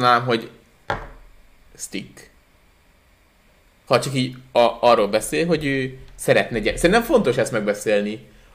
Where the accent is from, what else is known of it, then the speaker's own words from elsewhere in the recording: Hungary; Akkor szerintem akkor az az volt, hogy azt hitték, hogy bunkó magyarok vagyunk is.